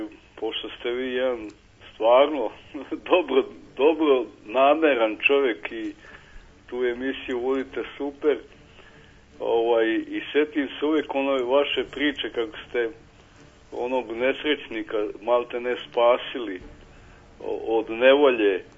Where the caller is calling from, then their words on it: Belgrade, Serbia; Iz Beograda, vaš poznati slušalac i sagovornik.